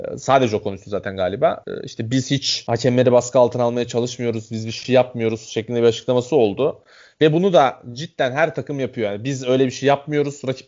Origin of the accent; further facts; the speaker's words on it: Denizli, Turkey; Ben de Denizli'yim.